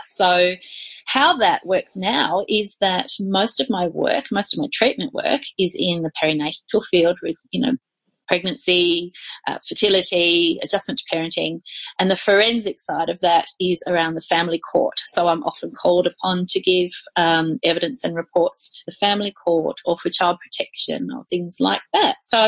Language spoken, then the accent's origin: English; Tasmania, Australia; I'm from Tassie originally, but was living in Melbourne at the time